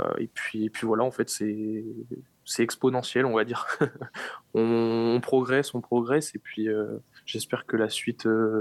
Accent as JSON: {"language": "French", "town": "Périgueux", "region": "Nouvelle-Aquitaine", "country": "France", "tie": "born or raised there", "said": "moi je suis né déjà à Périgueux. Donc j'ai grandi, j'ai passé une belle partie de mon enfance à Périgueux. Voilà, jusqu'au lycée"}